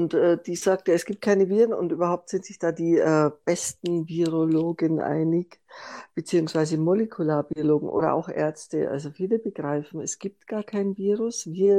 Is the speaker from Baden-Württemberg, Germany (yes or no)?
no; Munich, Bavaria, Germany; ihr hört es, ich bin eine Münchnerin